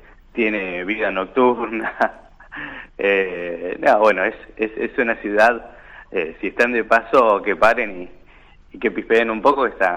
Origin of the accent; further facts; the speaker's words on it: San Jorge, Santa Fe, Argentina; Nosotros somos de San Jorge, Santa Fe, estamos en el centro oeste de la provincia. Habitantes alrededor de 23, 24 mil aproximadamente.